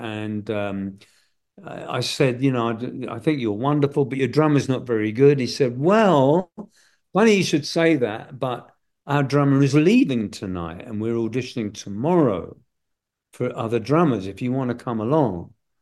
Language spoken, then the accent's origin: English; England, United Kingdom; I found out part of me is German. I'm not sure what to make of that. You know, I had that DNA. Anyway, yes, I am English to the core.